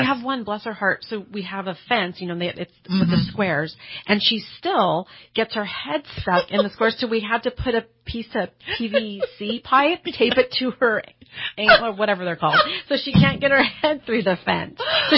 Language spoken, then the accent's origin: English; Shingletown, Pennsylvania, United States; So I'm from Shingletown. So you know Shingletown.